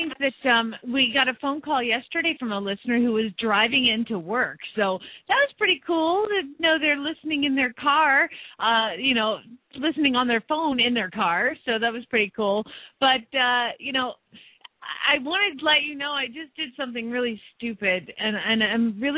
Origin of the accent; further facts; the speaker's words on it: Phoenix, Arizona, United States; from Phoenix, Arizona